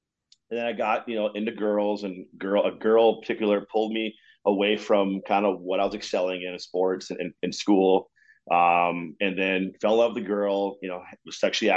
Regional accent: Duluth, Minnesota, United States; also born or lived in Texas / Rapid City, South Dakota; As we grew up here in Duluth, because my stepdad's parents are here, we moved out here actually from South Dakota Rapid City when I was seven. So I've been here since I was like 7 years old. Like I said, originally from Texas.

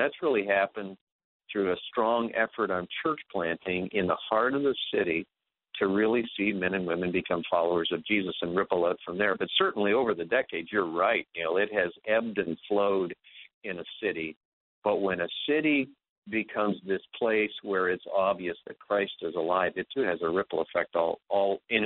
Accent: Ontario, Canada; I grew up in Ontario, three brothers, so there's four of us in our family. We all grew up on a farm

